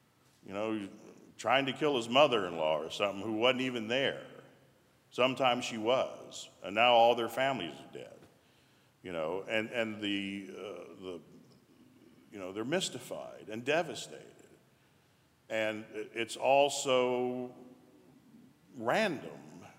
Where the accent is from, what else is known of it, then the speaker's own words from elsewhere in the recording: North Carolina, United States; also born or lived in Texas; my friends and relatives that I grew up with in North Carolina and Texas.